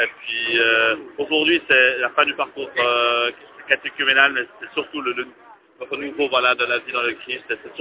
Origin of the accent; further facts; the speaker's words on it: Fribourg, Switzerland; Je lui ai répondu que je venais donc de Suisse, de Fribourg.